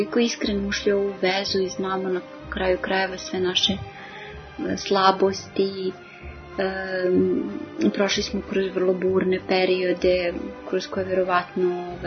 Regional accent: Vršac, Vojvodina, Serbia; now in Belgrade, Serbia; Mi smo iz Vršca došli u Beograd

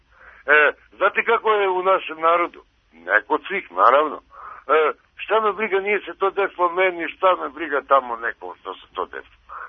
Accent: Stara Pazova, Vojvodina, Serbia; Ja sam ovdje iz Stara Pazova.

